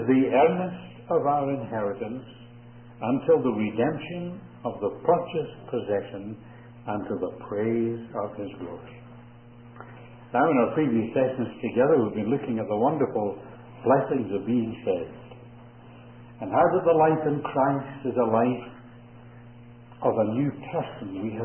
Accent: Blantyre, Scotland, United Kingdom; my hometown where I was born, a little town called Blantyre in Scotland, where David Livingstone was born.

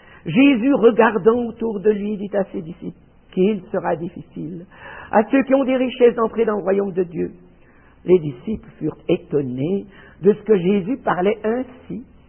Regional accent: Neuchâtel, Switzerland; born there; Neuchâtel, ma ville natale

